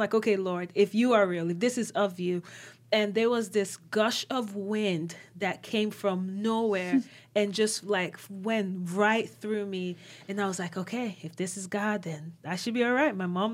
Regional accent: Nigeria; So I was born and raised in Nigeria.

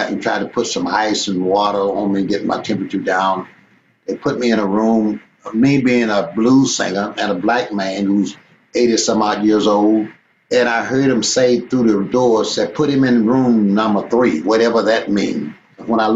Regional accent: Louisiana, United States; moved away; Oh, yeah. I left my hometown in 1947, went to Pine Bluff, Arkansas.

